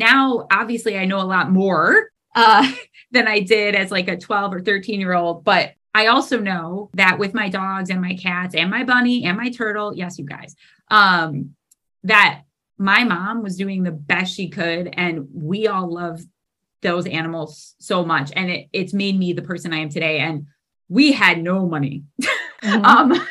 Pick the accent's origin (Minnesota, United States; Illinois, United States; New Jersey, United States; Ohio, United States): Ohio, United States; East Cleveland; And I grew up in East Cleveland, which very low, very below the poverty line.